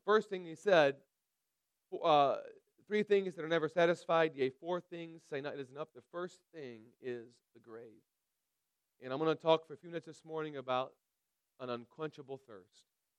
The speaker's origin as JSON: {"language": "English", "region": "Illinois", "country": "United States", "also_born_or_lived": "Iowa", "said": "When you're from Illinois, you got to adopt a team, and say, well, I was in college here. I was born in Iowa, whatever."}